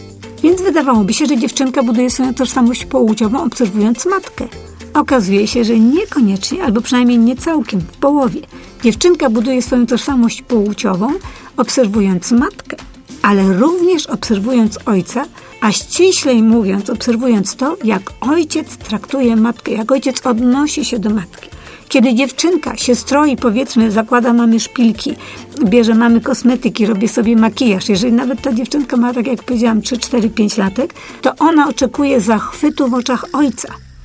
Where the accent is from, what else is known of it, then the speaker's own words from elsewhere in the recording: Poznań, Greater Poland Voivodeship, Poland; jestem Polką, jestem poznanianką.